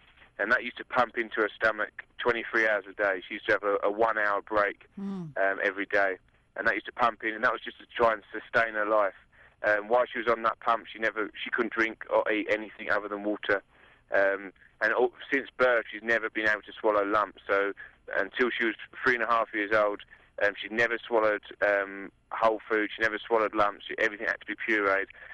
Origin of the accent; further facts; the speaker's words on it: England, United Kingdom; now in Colorado, United States; I'm not a Colorado native. No, I'm from England, and me and my wife moved over here about a year ago.